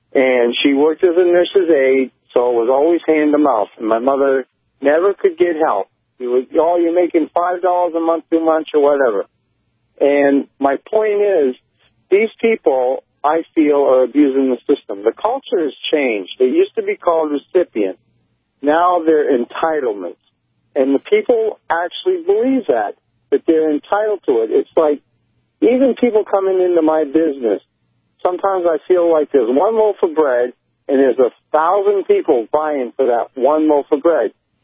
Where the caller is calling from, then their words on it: New Hampshire, United States; Listen, I'm calling from New Hampshire.